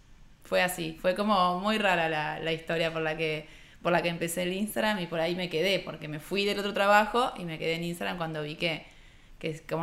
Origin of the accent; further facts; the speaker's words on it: Necochea, Buenos Aires Province, Argentina; also born or lived in Mar del Plata; Yo no soy de acá, no sé si sabían, soy de Necochea. Viví casi toda mi vida allá. En un momento me fui a estudiar a Mar del Plata cuando terminé el secundario. Ahí estudié fotografía en una escuela de arte. Volví a Necochea 4 años después.